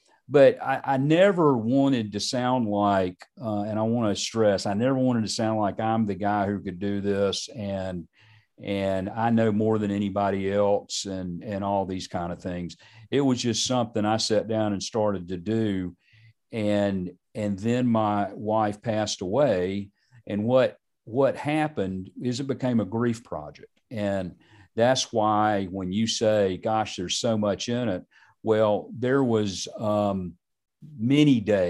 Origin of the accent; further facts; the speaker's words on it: Charlotte, North Carolina, United States; And we were at the North South Doubleheader in Charlotte. I grew up in Charlotte.